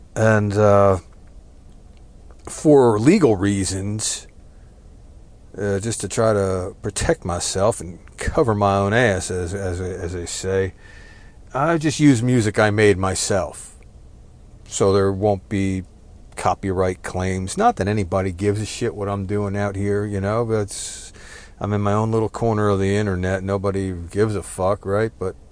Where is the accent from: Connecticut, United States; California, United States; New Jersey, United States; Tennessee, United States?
New Jersey, United States; now in Texas, United States; Warning, I am Texan by choice, but I was raised in New Jersey, so take cover, there will be F-bombs.